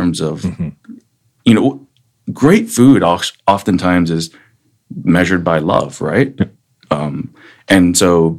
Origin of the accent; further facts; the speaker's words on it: Los Angeles, California, United States; I love Chinese food. Like, the what some would call traditional Chinese food from China, but I'm also American. I grew up in LA.